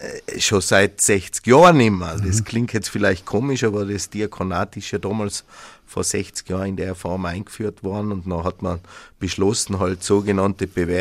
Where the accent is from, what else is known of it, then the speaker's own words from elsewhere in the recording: Lienz, Tyrol, Austria; meine Wurzeln sind ja auch da im Franziskanerkloster in Lienz, also schon lustig, dass ich da wieder da sein darf, wo ich aufgewachsen bin